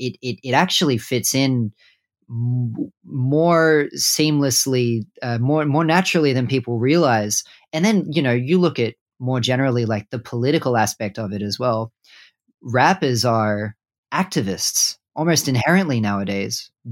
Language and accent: English; Wollongong, New South Wales, Australia; my family is from Brewarrina, but I grew up in Wollongong, and born and raised in Wollongong